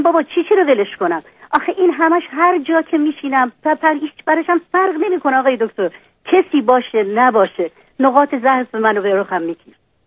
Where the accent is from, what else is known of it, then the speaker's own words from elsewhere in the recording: Iran; moved away as an adult; من از ایران اومدم.